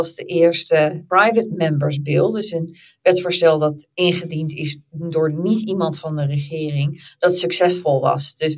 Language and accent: Dutch; Netherlands; accent: Dutch; ik ben al zo lang hier dat mijn Nederlandse accent is bijna weg.